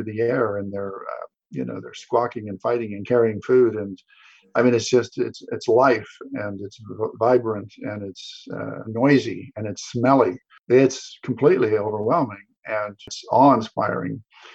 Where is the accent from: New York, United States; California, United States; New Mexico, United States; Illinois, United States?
New Mexico, United States; born there; And I was born in New Mexico.